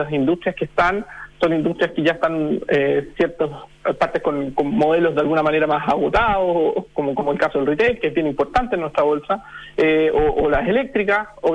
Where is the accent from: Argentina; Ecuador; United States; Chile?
Chile